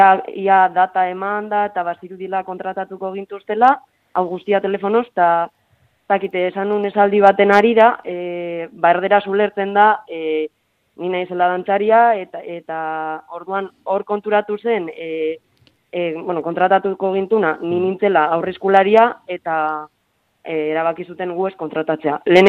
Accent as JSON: {"language": "Basque", "town": "Vitoria-Gasteiz", "region": "Basque Country", "country": "Spain", "said": "ni Gasteizkoa naiz"}